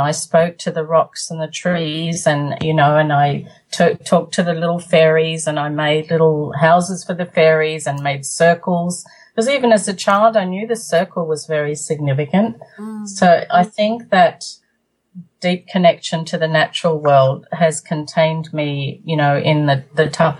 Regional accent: Buxton, Victoria, Australia; I was born in a place in Victoria where they was absolutely a magical place. That they have where I was born in Buxton, around Buxton area. It's called the Victorian High Country.

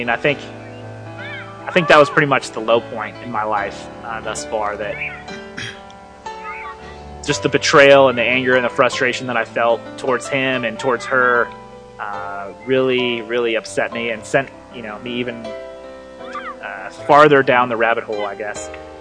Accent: California, United States; I grew up in Southern California, middle child of three.

